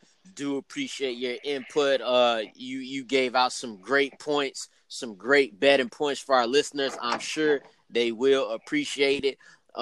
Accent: Atlanta, Georgia, United States; So the players, I'm from Georgia. I grew up in Atlanta.

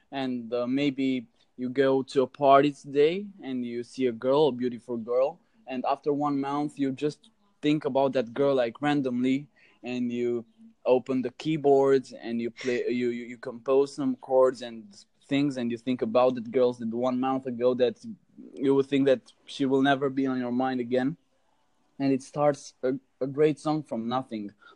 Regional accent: Transylvania, Romania; English is a second language; It's a little bit weird because I'm from Romania

